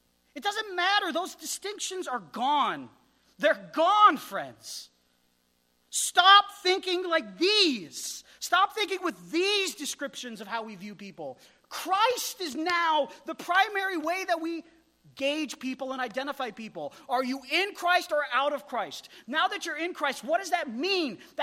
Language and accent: English; Wyoming, United States; I celebrate the fact that I'm from Wyoming.